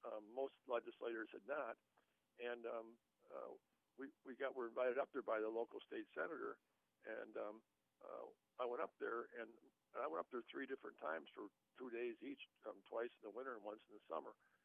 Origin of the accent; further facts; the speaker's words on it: Janesville, Wisconsin, United States; Rock County had been, including my hometown Janesville, had been clobbered.